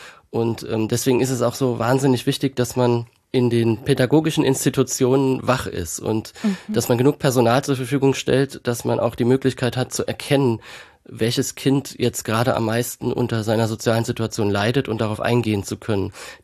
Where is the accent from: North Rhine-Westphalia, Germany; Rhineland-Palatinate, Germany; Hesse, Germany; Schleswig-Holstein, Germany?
Rhineland-Palatinate, Germany; Kaiserslautern; born there; von Kaiserslautern, meiner Geburtsstadt.